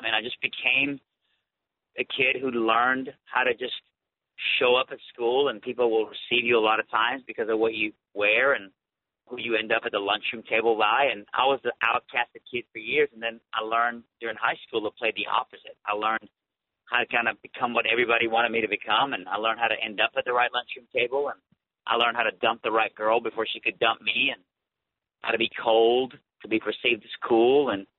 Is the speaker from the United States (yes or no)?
no; Iran; moved away; I came here, fish out of water, completely didn't blend in. Plus, I was from the wrong place. I was from Iran.